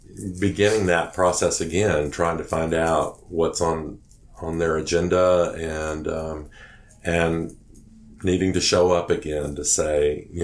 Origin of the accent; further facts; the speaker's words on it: Texas, United States; now in New Jersey, United States; I'm from Texas.